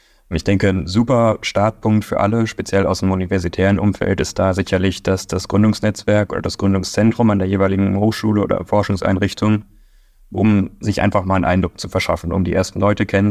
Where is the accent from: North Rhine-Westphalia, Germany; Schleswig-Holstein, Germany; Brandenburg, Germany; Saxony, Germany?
North Rhine-Westphalia, Germany; Duisburg; ich komme ja aus NRW, Duisburg